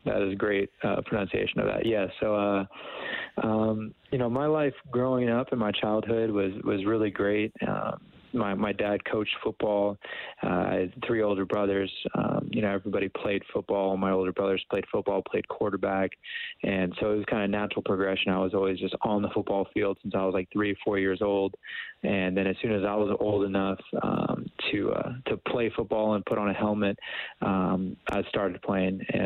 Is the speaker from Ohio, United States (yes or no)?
no; Camarillo, California, United States; growing up in Camarillo was great, very warm. Didn't ever saw snow until I was in Calgary and in Alberta